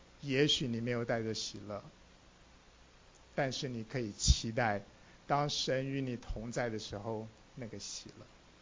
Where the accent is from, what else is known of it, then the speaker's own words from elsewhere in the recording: China; 但是我们中国人也说什么？论心，什么？论心没有完全人，对不对？